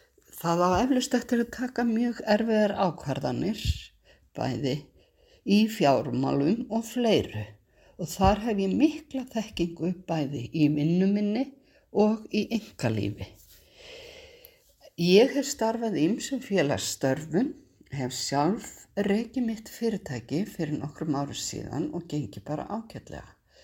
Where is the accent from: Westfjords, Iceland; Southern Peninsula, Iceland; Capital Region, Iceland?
Westfjords, Iceland; Flateyri; er 58 ára gömul, ég á 2 uppkomin börn og 3 ömmustelpur. Ég kem frá Flateyri í Önundarfirði fyrir vestan.